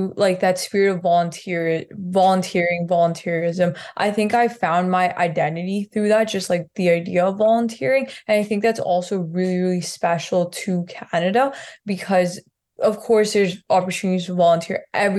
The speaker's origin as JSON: {"language": "English", "region": "Punjab", "country": "India", "tie": "born or raised there", "said": "I grew up in Punjab, which is sort of in the northern region of India. So in regards to that, I also just went to a private Catholic school. So I knew English growing up"}